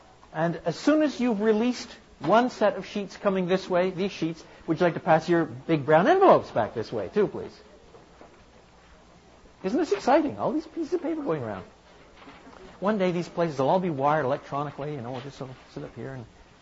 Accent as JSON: {"language": "English", "region": "French Canada", "country": "Canada", "said": "I say that with a certain amount of delicacy, considering I come from French Canada"}